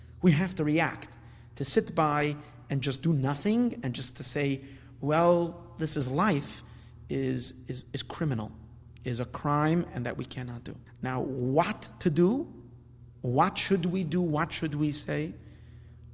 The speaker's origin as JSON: {"language": "English", "town": "Brooklyn", "region": "New York", "country": "United States", "tie": "born or raised there", "said": "I grew up in Borough Park"}